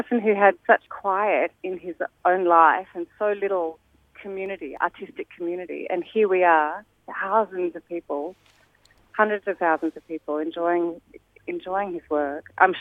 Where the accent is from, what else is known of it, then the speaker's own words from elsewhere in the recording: Melbourne, Victoria, Australia; They haven't seen it yet because we're from Melbourne.